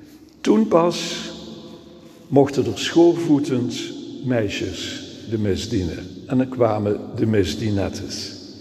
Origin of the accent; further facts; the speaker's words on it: Netherlands; En zo kan het dat ik als Nederlander in 2022